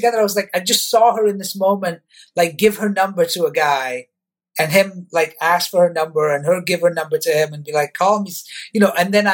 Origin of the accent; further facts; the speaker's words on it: United Kingdom; also born or lived in United States; Like I grew up in the UK and then I grew up in America.